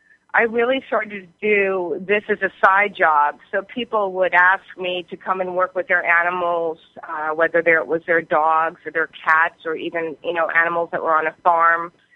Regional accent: Old Brookville, New York, United States; now in Los Angeles, United States; Well, I live in Los Angeles currently, and I am from New York, and Long Island, actually Old Brookville, New York. I was born and raised there

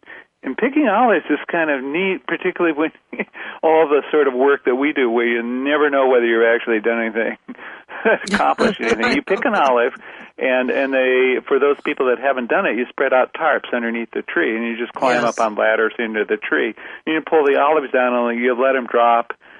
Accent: Iowa, United States; we're originally from Iowa, the Midwest.

